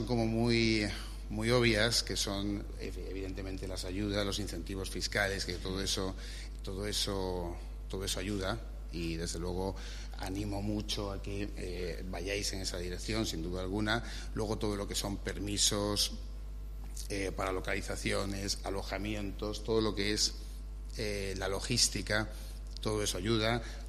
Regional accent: Seville, Andalusia, Spain; Yo me he criado en Sevilla, aunque no soy, ya soy sevillano de adopción

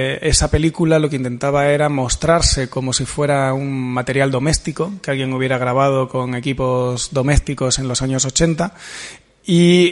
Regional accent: Region of Murcia, Spain; yo como murciano, cuyos abuelos vivían en Cartagena

